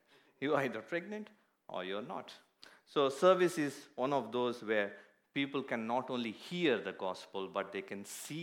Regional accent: India; I was born in India and I was grown up in India. My dad was very poor

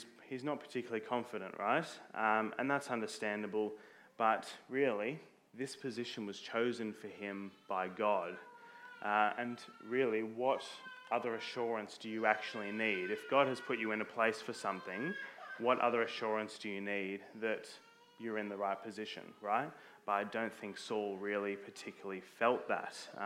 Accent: Mount Druitt, New South Wales, Australia; I'm from Mount Druitt.

